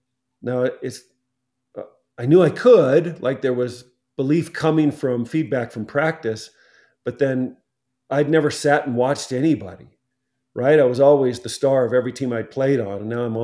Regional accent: Los Angeles, California, United States; I hated the Celtics because I was a Laker fan growing up in Los Angeles.

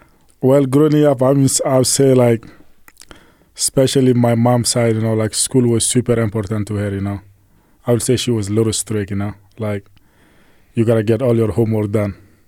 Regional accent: Mali; moved away; when I was in Mali, I thought life was easy, you know. But since I got here

